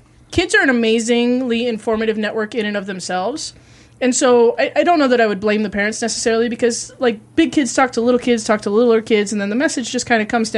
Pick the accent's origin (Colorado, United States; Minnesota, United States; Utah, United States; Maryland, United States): Utah, United States; I grew up in Utah. I didn't know what game was until I was 19.